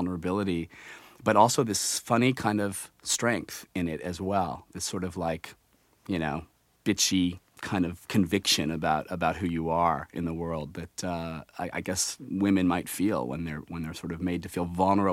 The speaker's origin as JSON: {"language": "English", "country": "United States", "said": "It's a really English thing that I think as an American I was doubly curious about sort of trying to understand."}